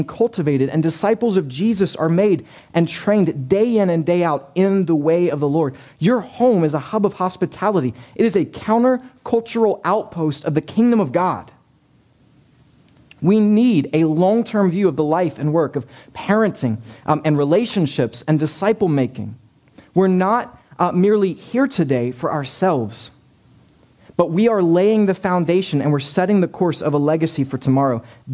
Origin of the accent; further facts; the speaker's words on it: West Virginia, United States; Yes, we're from West Virginia.